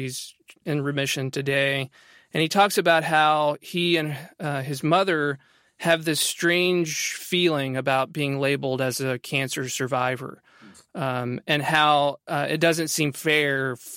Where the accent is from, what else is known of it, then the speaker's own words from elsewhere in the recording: Appalachia, United States; And again, speaking as an Appalachian myself, I think that we tend to do that maybe more so than anybody.